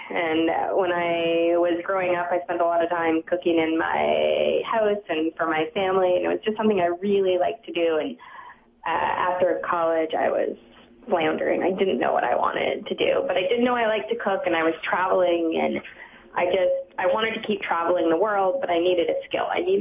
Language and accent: English; Canada; now in New York, United States; I'm actually from Canada.